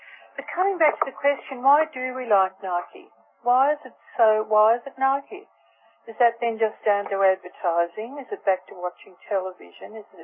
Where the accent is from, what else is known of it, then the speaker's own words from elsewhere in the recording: Australia; I'm not an American, but in Australia